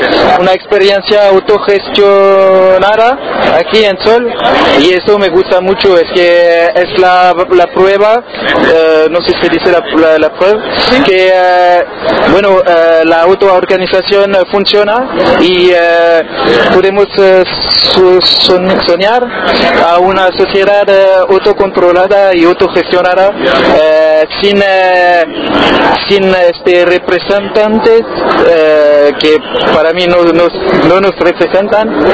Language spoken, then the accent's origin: Spanish; France; Spanish is a second language; now in Spain; porque soy de Francia, y antes de venir aquí